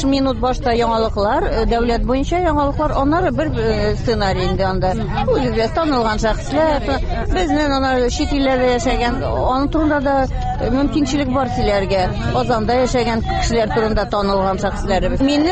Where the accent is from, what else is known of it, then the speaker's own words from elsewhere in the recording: Uzbekistan; accent: Uzbek; Татарча өйрәнә башласак, акцентым үзбәкчә әйтәләр.